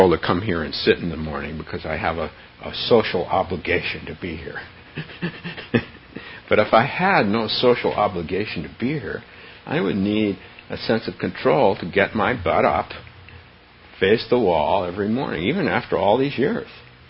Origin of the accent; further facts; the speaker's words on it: San Francisco, California, United States; Excuse me, I'm from San Francisco